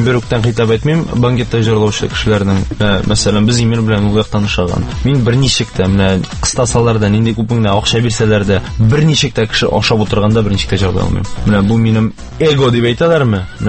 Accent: Kazan, Tatarstan, Russia; born there; Мен Қазанда тудым

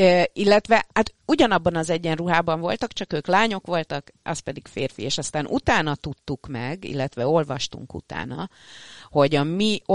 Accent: Hungary; és ő megkérdezte, hogy mi honnan érkeztünk. Mondtam, hogy magyarok vagyunk. Azt addigra már megtanultam, hogy azt így mondani kell hozzá, hogy az Európában van, és hogy Németországhoz közel ez

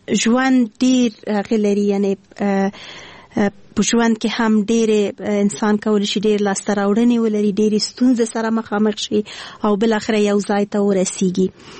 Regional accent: Kabul, Afghanistan; born there; زه خو وایم زه د افغانستان یم، ماته هیڅ فرق نه لري، خو په هر صورت باندې بیا هم یو ولایت پورې اړه نیسو. زه د اصلا پلار مې د خوست ده، مور مې د پکتیا ده، او زه په خپله کابل

